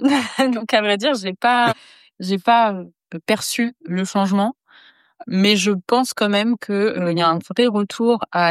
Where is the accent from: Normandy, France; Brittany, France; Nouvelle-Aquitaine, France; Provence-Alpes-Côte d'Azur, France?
Normandy, France; Vernon; born there; Je suis née à Vernon.